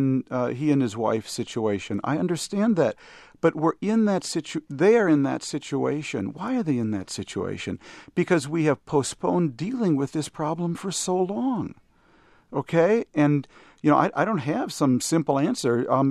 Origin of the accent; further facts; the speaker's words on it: Minneapolis, Minnesota, United States; I'm from Minneapolis, Minnesota, and I know there is a Minneapolis, Kansas.